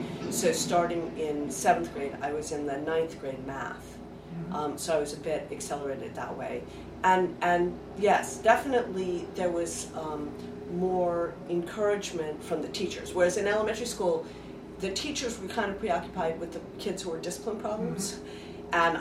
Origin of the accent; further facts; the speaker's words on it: New York City, New York, United States; I did. I grew up in Manhattan.